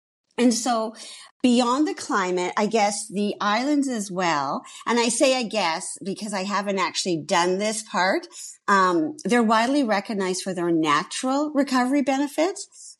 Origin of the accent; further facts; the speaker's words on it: Canada; as a Canadian, it's always neat when you're at a destination outside of your country, you see another Canadian.